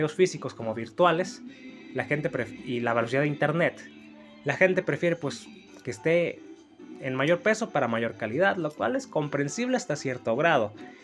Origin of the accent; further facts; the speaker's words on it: Mexico; Pero como buen mexicano diré que Ecuador, pues sí, la regó.